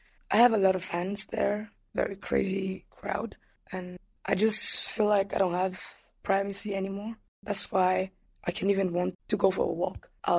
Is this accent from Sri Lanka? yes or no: no; Western Province, Rwanda; now in Kigali, Rwanda; I was born in the west part of Rwanda, and I studied there for 5 years. That's when I moved to Kigali.